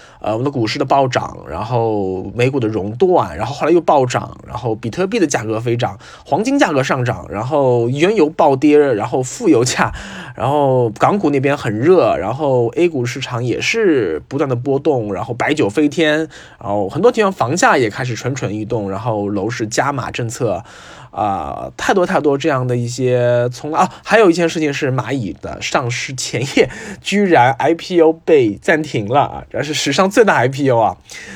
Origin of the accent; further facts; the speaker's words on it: Shanghai, China; 我是上海人，我的工作地方也在上海，我从小就在上海长大。